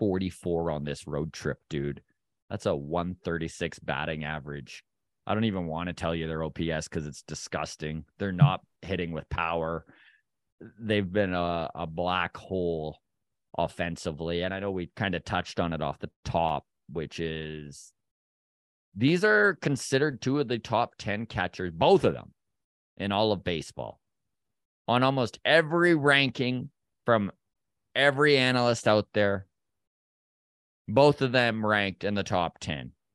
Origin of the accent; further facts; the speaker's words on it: Cleveland, Ohio, United States; I'm from Cleveland, and I got to say, I've never seen Guardian fans act this way towards their superstars.